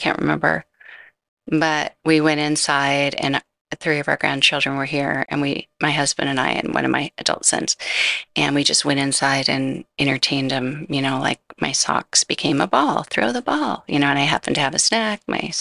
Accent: California, United States; And I'm from California. We're not used to tornadoes or hurricanes. We're used to earthquakes, floods, and fires.

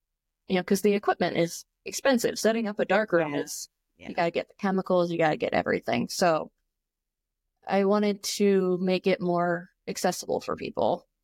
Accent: New Jersey, United States; So I'm from New Jersey. I went to undergrad on Long Island, and then I did graduate school back in New Jersey.

